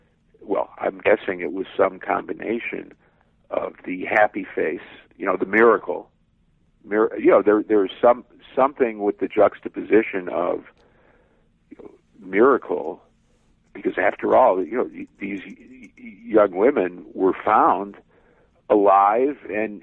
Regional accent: Cleveland, Ohio, United States; this will be a defining event for my hometown, you know, your hometown, for Cleveland, for a decade, if not more.

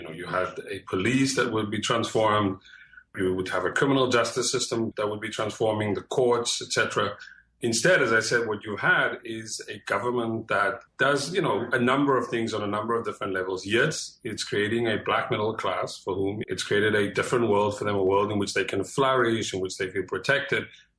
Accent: South Africa; as a South African

